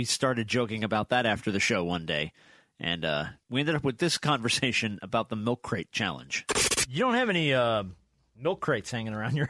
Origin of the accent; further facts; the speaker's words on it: New Jersey, United States; So like when I was a kid, I grew up in New Jersey. We would bike everywhere.